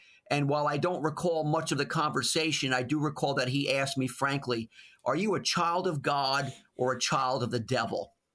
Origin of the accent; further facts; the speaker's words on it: Queens, New York, United States; moved away as an adult; also born or lived in Suffolk County; now in Philadelphia, United States; I was raised in Queens, and then we moved to Suffolk County, Long Island. I came